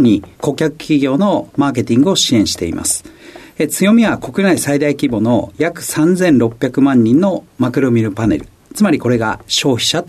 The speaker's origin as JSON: {"language": "Japanese", "town": "Kobe", "region": "Hyogo", "country": "Japan", "said": "兵庫県神戸市です。"}